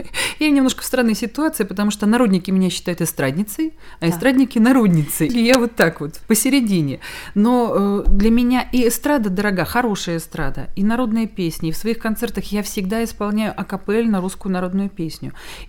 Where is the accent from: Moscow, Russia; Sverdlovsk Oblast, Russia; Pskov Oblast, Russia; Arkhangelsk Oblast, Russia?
Arkhangelsk Oblast, Russia; Arkhangelsk; Конечно, 25-й лесозавод Маймакса – это моя малая родина, где я родилась и выросла.